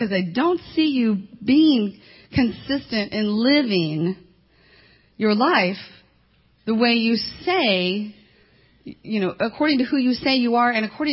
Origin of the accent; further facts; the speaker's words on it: Utah, United States; And we're in from Utah. We're having a great time. We have just a few more days, and not too long. We are going home.